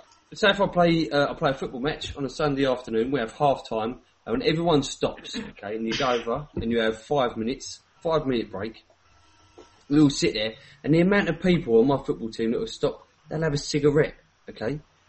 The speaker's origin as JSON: {"language": "English", "region": "England", "country": "United Kingdom", "accent": "English", "said": "as long as you can't tell my English accent to Corey's American accent, it was definitely Corey."}